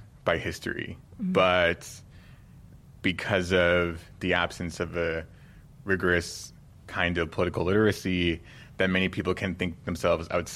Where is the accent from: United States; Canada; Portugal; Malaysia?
Canada; Alberta; I'm from the Drifpal Cree Nation, which is in Treaty 8 territory in northwestern Alberta.